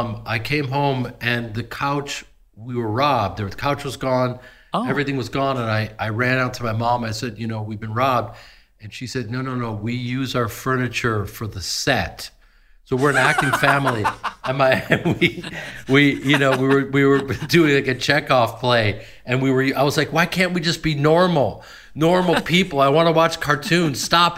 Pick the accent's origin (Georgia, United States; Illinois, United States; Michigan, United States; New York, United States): Illinois, United States; Chicago; You know, growing up in Chicago as a kid, I got to see Michael Jordan play live, which was just unbelievable.